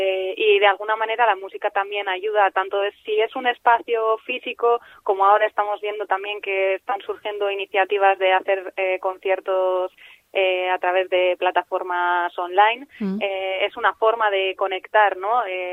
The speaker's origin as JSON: {"language": "Spanish", "town": "San Sebastián", "region": "Basque Country", "country": "Spain", "said": "Yo soy de Intxaurrondo"}